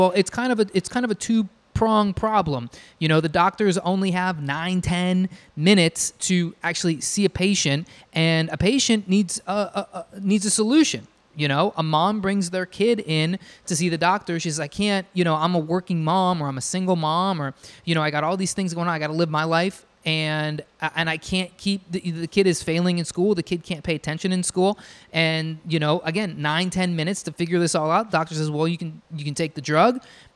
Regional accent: Arizona, United States; I grew up in Arizona, we ate so much Taco Bell.

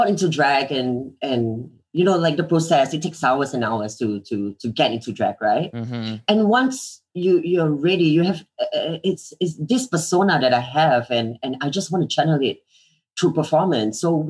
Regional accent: Singapore; I'm born and raised in Singapore. I've been living here, but just, you know, like a couple of months traveling.

